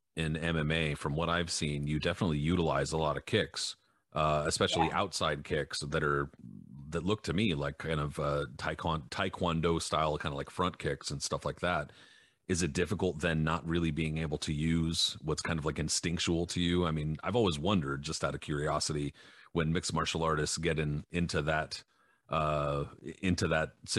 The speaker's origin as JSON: {"language": "English", "town": "San Diego", "region": "California", "country": "United States", "tie": "born or raised there", "said": "And I only ask because I'm from San Diego and I grew up there, and I know that soccer was big there."}